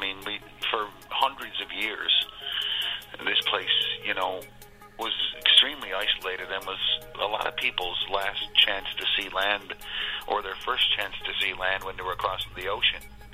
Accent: Newfoundland and Labrador, Canada; I always say one of the greatest things about being a Newfoundlander is no matter where you go, the weather is better.

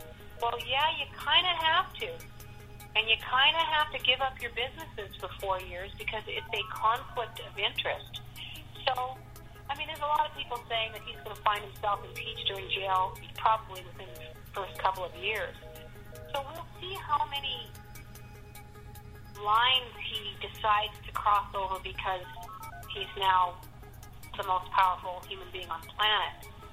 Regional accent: Canada; You know, I'm not American. I'm a Canadian.

